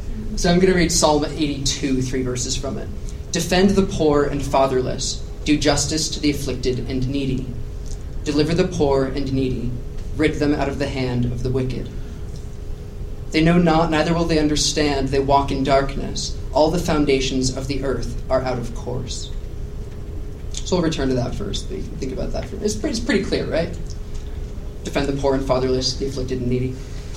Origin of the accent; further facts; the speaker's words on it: Nashville, Tennessee, United States; I'm from Nashville, Tennessee.